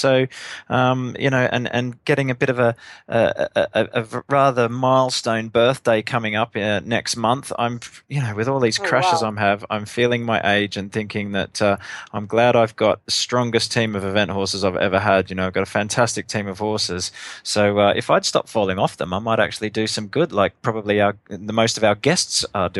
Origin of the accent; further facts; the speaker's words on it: Australia; accent: Australian; now in Swindon, United Kingdom; I'm in Wiltshire, Swindon, in the United Kingdom, but you might tell from my accent, originally Australian.